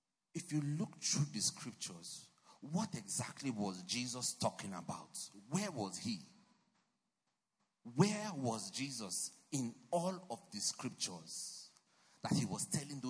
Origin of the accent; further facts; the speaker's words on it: Nigeria; I'm Nigerian, right?